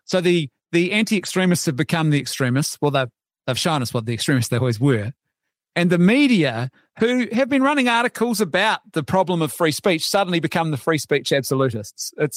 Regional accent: New Zealand; I'm a Kiwi, but my Irish heritage, I'm all for hyperbole and a good, robust debate.

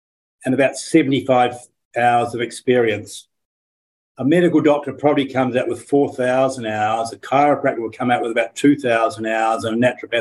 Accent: Auckland, New Zealand; I grew up in Auckland.

